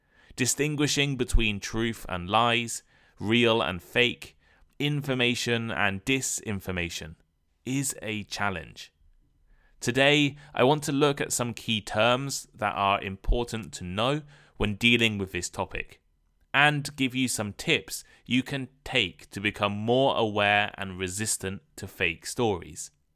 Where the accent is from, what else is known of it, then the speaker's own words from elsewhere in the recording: United Kingdom; now in Japan; I live in Japan, but every morning I read the BBC News from the UK to catch up on news in my home country and around the world.